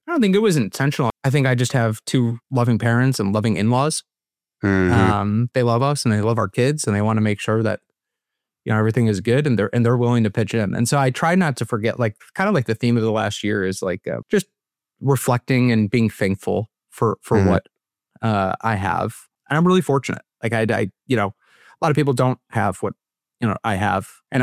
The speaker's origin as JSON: {"language": "English", "town": "Chicago", "region": "Illinois", "country": "United States", "tie": "born or raised there", "said": "Born and raised in Chicago. Live up in the Chicago suburbs with my wife."}